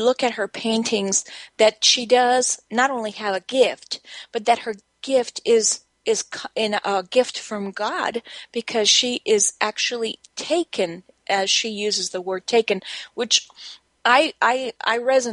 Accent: Spain; now in United States; I'm originally from Spain, and my grandparents and my parents moved to the U.S., but they returned. So I was actually born in Spain, and now I'm obviously a naturalized citizen.

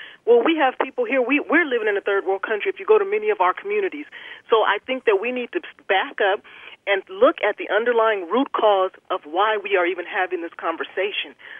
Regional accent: United States; But the truth of the matter is, as an American, I have a right, and I want you to uphold my right.

